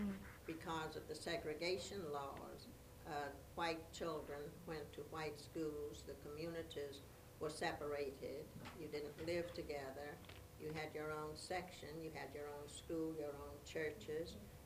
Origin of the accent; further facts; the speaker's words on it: Miami, Florida, United States; also born or lived in Key West; I was born in Key West, Florida.